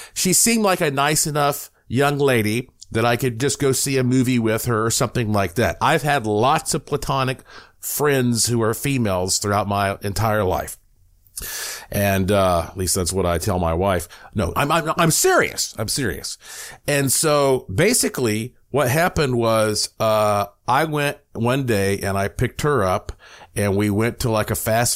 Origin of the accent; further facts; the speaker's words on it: North Carolina, United States; And so growing up in Western North Carolina, surrounded by all these legends and folklore and stuff, I like these spooky tales.